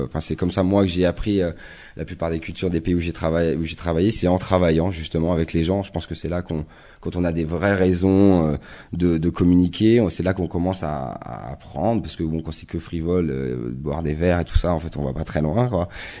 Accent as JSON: {"language": "French", "town": "Paris", "region": "Île-de-France", "country": "France", "tie": "born or raised there", "said": "j'ai grandi à Paris et quand je suis parti vivre autre part de Paris, ça m'a permis d'avoir un regard sur Paris, après sur la France."}